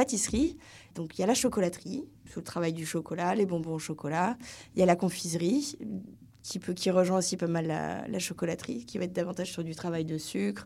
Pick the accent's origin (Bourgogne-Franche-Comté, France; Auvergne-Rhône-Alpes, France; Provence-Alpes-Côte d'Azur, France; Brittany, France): Brittany, France; Rennes; now in Montreal, Canada; je viens de Rennes